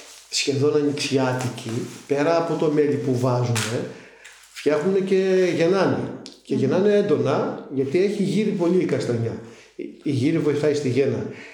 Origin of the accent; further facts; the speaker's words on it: Agiasos, North Aegean, Greece; λόγω ότι είμαι από την Αγιά Σου και με ξέρουν ως Αγιασότη.